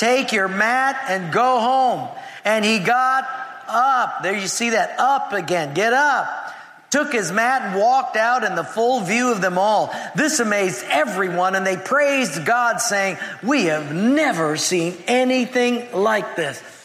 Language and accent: English; Hawaii, United States; I'm from Hawaii, and we boat or surf a lot.